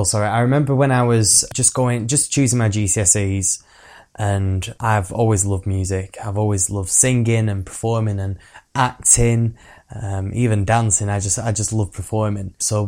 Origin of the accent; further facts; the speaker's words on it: Oswaldtwistle, North West England, United Kingdom; also born or lived in Blackburn; So I was born in Blackburn, but raised in Oswaldwistle in 1996.